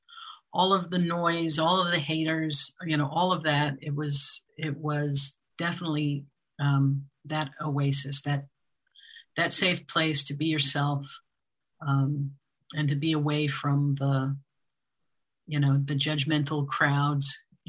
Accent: Callaway, Florida, United States; I grew up in Callaway, which is tiny. Going to, you know, Panama City was the big city nearby.

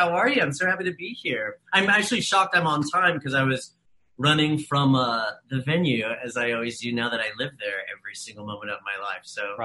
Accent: San Francisco, California, United States; now in New York, United States; So I was really obsessed with that whole colorful scene as a young queer kid growing up in San Francisco. And when I moved to New York finally

